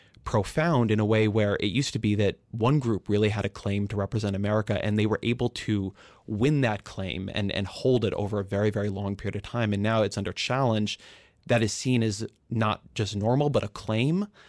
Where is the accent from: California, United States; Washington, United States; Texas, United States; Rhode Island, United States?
California, United States; I grew up in California, and the idea that coastal people are not normal Americans is one that I find very offensive.